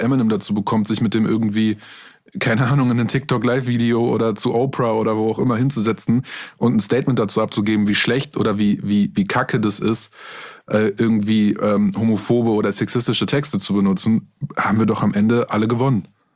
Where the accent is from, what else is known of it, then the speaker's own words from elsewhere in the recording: Minden, North Rhine-Westphalia, Germany; Ich komme aus Minden.